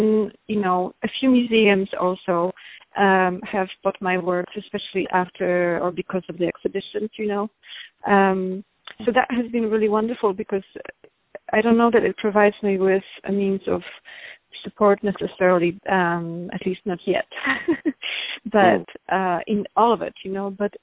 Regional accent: Warsaw, Masovian Voivodeship, Poland; English is a second language; in Warsaw or in other, you know, cities in where I am from Warsaw

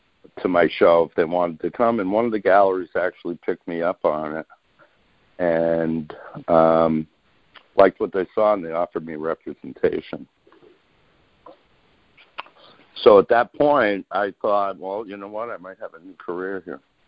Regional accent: New Hampshire, United States; I grew up on the New Hampshire seacoast, and it was very. It was a lonely kind of place to be, you know.

